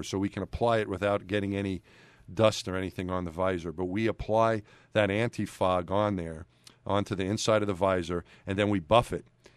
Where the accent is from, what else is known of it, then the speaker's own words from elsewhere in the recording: New York, United States; But, I'm from New York, and so my team growing up, as you said, was the Mets.